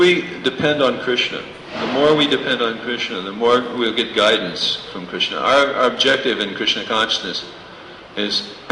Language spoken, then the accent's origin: English; Florida, United States; I'm from Florida, so very close to us is this country, Cuba, this little country of Cuba.